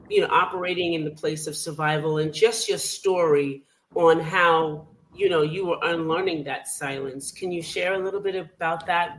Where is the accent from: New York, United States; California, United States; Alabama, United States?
Alabama, United States; Thomasville; So that's where I am from originally. I came up here to live. My mother moved here.